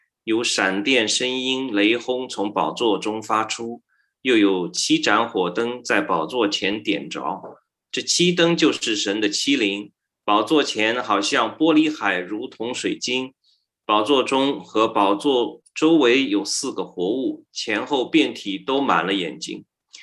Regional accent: Wagga Wagga, New South Wales, Australia; 几年前我回到了哇嘎哇嘎，我在那里出生，在那里长大，我去了我以前的小学

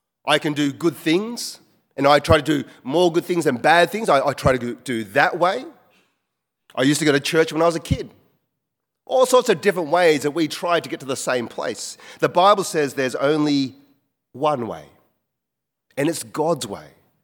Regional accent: Wagga Wagga, New South Wales, Australia; I grew up in Wagga Wagga

